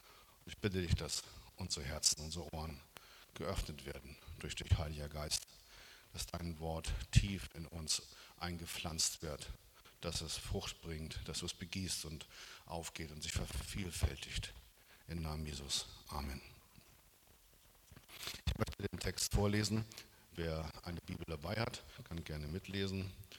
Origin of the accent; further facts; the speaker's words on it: Northern Germany, Germany; now in Stuttgart, Germany; Ich komme aus Norddeutschland und wenn ich hier Auto fahre, sage ich, hier kann man nicht Auto fahren